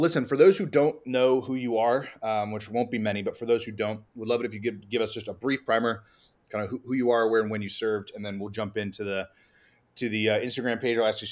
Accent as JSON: {"language": "English", "town": "San Diego", "region": "California", "country": "United States", "tie": "born or raised there", "also_born_or_lived": "Columbus, Ohio", "said": "So I split time growing up between San Diego and Columbus, Ohio. So I grew up right outside of Camp Pendleton."}